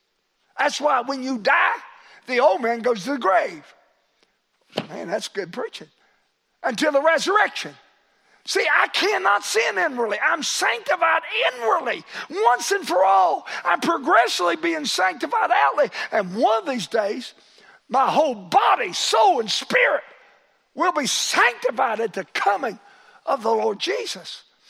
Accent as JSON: {"language": "English", "town": "Wolf Pen", "country": "United States", "tie": "born or raised there", "said": "You ever heard of Wolf Pen? Well, I was raised around Wolf Pen."}